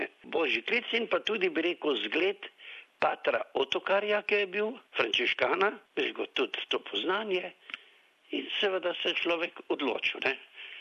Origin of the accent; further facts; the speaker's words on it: Velika Dolina, Lower Sava, Slovenia; doma sem iz Župnije Velika Dolina, to je tam, kjer smo čisto na meji s Hrvaško